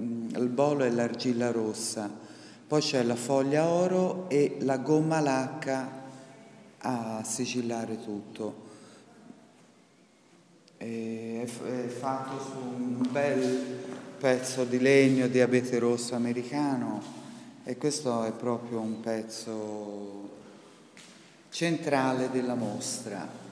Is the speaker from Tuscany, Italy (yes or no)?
yes; Florence, Tuscany, Italy; io sono di Firenze, sono cresciuta in Santo Spirito